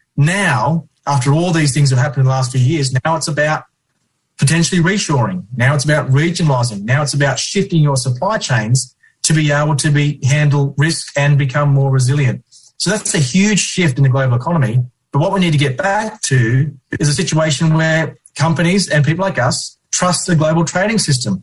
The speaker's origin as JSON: {"language": "English", "country": "Australia", "lives_now": "United Kingdom", "said": "I'm from Australia originally"}